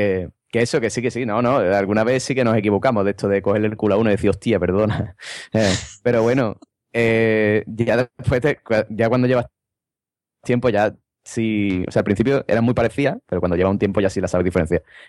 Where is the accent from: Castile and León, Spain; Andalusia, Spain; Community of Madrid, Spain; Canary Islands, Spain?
Community of Madrid, Spain; Madrid; Es que como soy de Madrid...